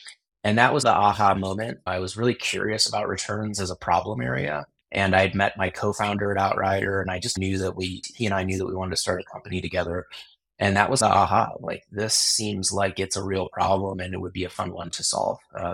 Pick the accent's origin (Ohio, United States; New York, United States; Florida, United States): Ohio, United States; Cleveland; I grew up in Cleveland, Ohio, and I went to Northwestern University undergrad.